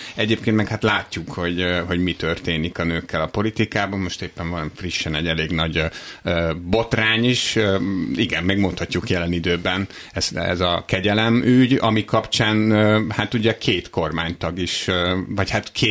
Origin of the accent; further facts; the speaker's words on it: Hungary; Én magyar vagyok, tehát nyilván a saját országom jut eszembe